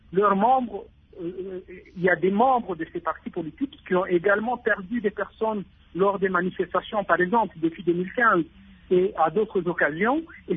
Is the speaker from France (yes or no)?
no; DR Congo; je suis Congolais